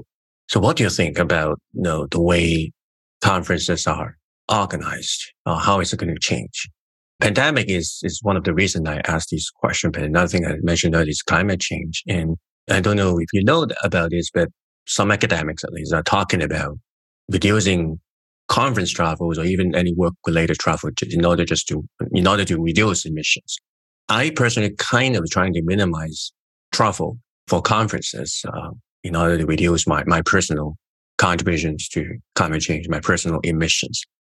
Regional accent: Hong Kong; English is a second language; We share the same cultural background. We're from Hong Kong or similar regions

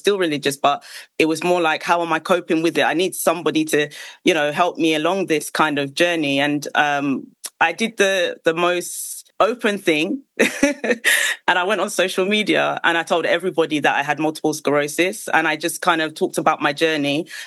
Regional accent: Ghana; I'm from Ghana. So I had family to help there.

